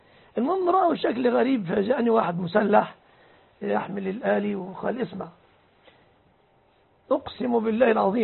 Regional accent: Egypt; أنا رجل مصري لا أعرف خلافاتكم اليمنية، هذه ما هي خلافات اليمنية، أنا مصري وعندنا مذهب شافعي.

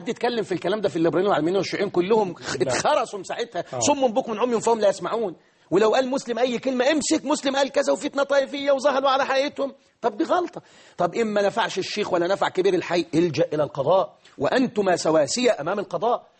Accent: Egypt; احنا مصريين اصلا وفصلا،

